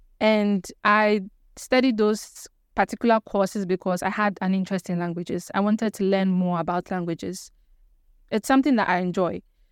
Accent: Accra, Greater Accra, Ghana; also born or lived in Volta Region; I was born here in Accra, and I still live here in Accra, but I am an Ewe, and I'm from Bando in the Volta region.

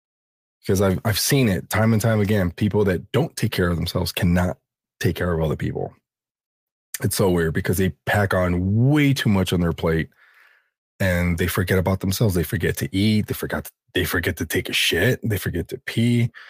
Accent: City Terrace, California, United States; I mean, I had a choice growing up in City Terrace too, you know, and, you know, doing a little bit of residency in South Central with my mom's old boyfriend.

